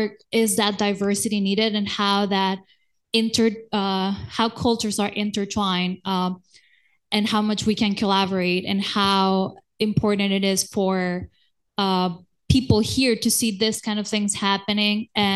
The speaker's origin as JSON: {"language": "English", "country": "Mexico", "second_language": "English", "lives_now": "Pittsburgh, United States", "said": "I'm from Mexico myself, and when I moved to Pittsburgh"}